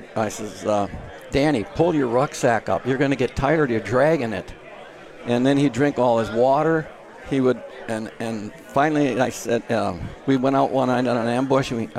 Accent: the North, United States; Of course, I took the position, hey, I'm from the North. We would win.

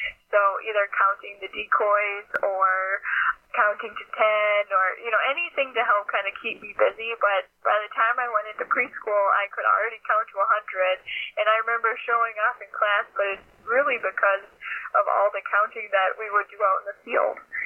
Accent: Minnesota, United States; I'm from Minnesota, so I'll be deep in the Green Bay Packer territory

